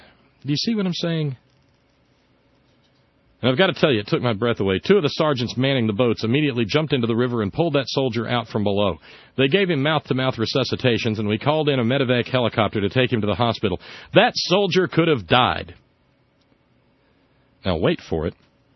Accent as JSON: {"language": "English", "region": "Alabama", "country": "United States", "tie": "born or raised there", "said": "I grew up in Alabama, and I understand, and I know this from my own experiences"}